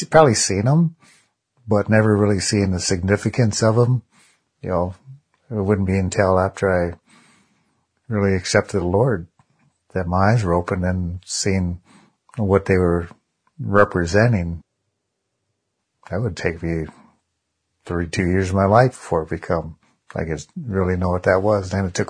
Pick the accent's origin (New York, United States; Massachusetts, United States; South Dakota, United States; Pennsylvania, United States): South Dakota, United States; Cheyenne River Sioux Reservation; And we're both from the Cheyenne River Sioux Reservation here in South Dakota.